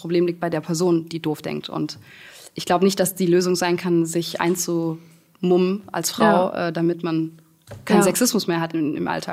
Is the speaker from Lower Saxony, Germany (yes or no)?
no; Backnang, Baden-Württemberg, Germany; Ich komme aus Backnang und habe irgendwie noch nichts erlebt